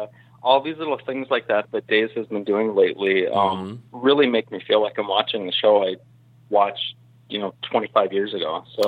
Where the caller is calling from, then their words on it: Minneapolis, Minnesota, United States; Yeah, hey … from Minneapolis.